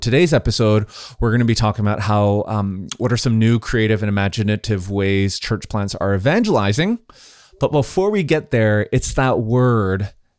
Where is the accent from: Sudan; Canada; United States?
Canada; So I know as a Canadian, and maybe not all Canadians are like this, but I know for me, I enunciate words.